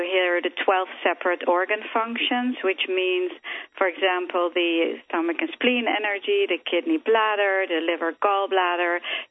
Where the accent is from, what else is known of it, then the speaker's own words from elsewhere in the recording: Netherlands; moved away as an adult; now in United States; I'm originally from Holland, and my story really starts there. I came here to the United States, to New York, to be a dancer at the age of 18